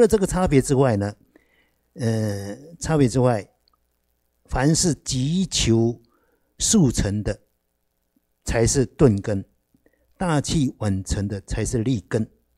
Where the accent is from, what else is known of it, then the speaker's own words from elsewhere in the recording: Taiwan; 我们台湾人不是说那个大只鸡啊